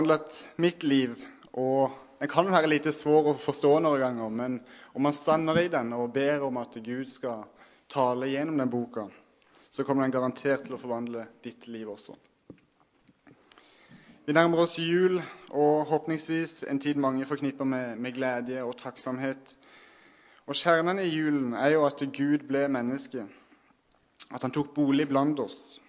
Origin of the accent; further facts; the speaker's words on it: Kristiansand, Agder, Norway; now in Jonsered, Sweden; Som ni kanskje hører, så er jeg jo ikke fra Sverige. Jeg forsøker å lære svenska mer og mer. Jeg er fra Norge, Kristiansand mer spesifikt.